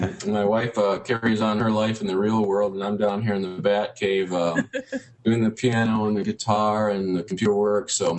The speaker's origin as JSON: {"language": "English", "region": "Michigan", "country": "United States", "tie": "born or raised there", "also_born_or_lived": "Arizona / Georgia", "lives_now": "Atlanta, United States", "said": "I have been in Arizona and Georgia as a pastor, but I grew up in the Midwest in Michigan."}